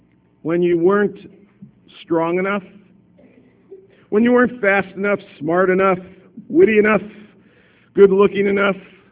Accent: Florida, United States; I grew up in South Florida. I went to a school called North Miami Senior High.

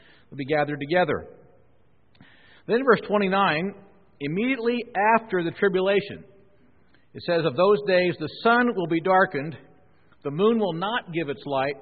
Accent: Midwest, United States; now in Washington, United States; I grew up back in the Midwest where we really understood lightning

